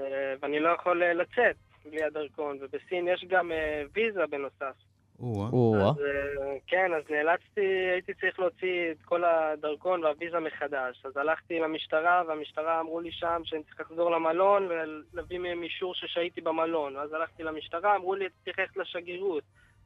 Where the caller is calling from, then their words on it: Ramat Gan, Tel Aviv District, Israel; אני מרמת גן, גבול בני ברק, רמת גן.